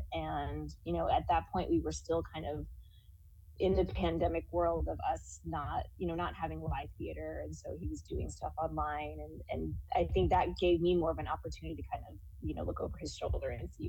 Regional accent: East Coast, United States; I grew up on the East Coast

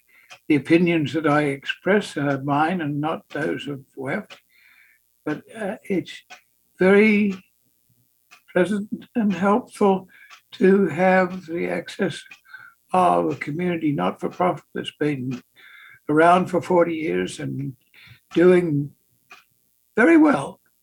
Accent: Australia; I'm Australian in background.

